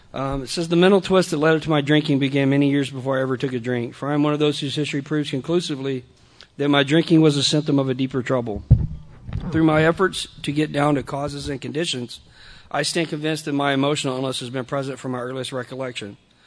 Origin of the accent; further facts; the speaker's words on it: Texas, United States; I'm from a really prehistoric part of Southeast Texas. I'm Cajun